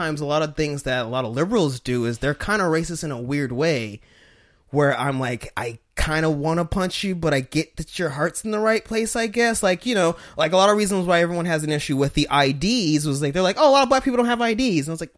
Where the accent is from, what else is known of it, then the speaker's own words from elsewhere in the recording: Colorado, United States; I grew up in Colorado, which is, again, another blue state. But they're still cowboys.